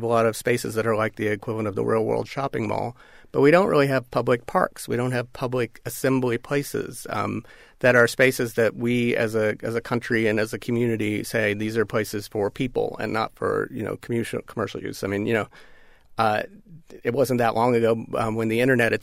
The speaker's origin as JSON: {"language": "English", "region": "Kansas", "country": "United States", "tie": "born or raised there", "said": "my hometown and little hometown in Kansas was hit by a tornado a few months ago."}